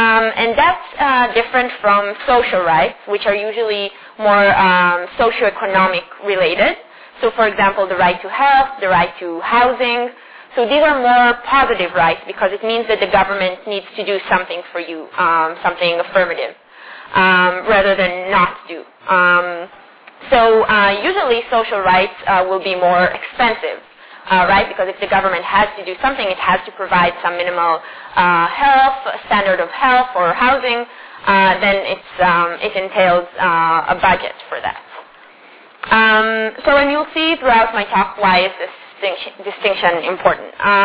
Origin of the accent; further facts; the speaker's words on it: Israel; moved away as an adult; So I'm from Israel.